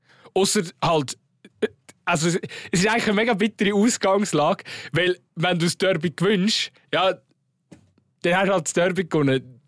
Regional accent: Aargau, Switzerland; als Aargauer Fußballfan kann man jetzt einfach die Stimmung einmal geniessen

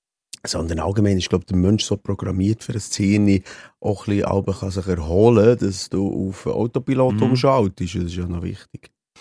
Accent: Switzerland; Und es hat so ausgesehen wie bei uns in der Schweiz, wenn ein braun-grauer Bach übers Ufer geht.

